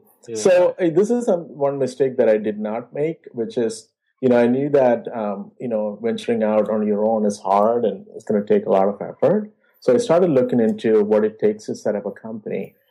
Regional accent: India; now in United States; You know, partially my wife is from here and I'm from India. So partial immigrant / American classic family.

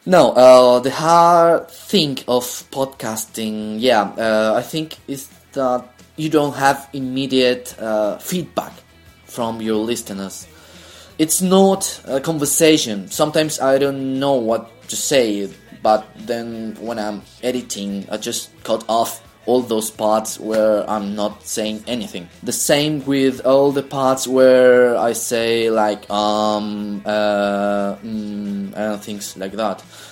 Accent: Chile; first language Spanish; English is a second language; as you all know, I am from Chile, South America, so I speak Spanish.

